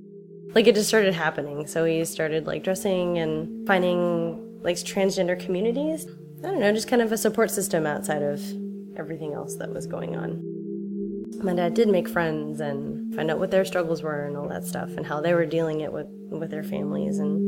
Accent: San Francisco, California, United States; I grew up in San Francisco, and my parents raised me in a Buddhist organization that was super diverse

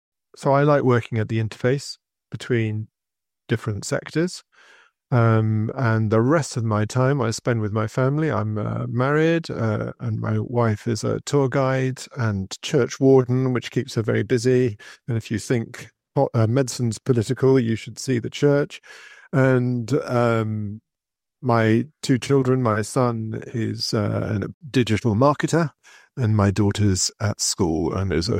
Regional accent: London, United Kingdom; So I grew up in London

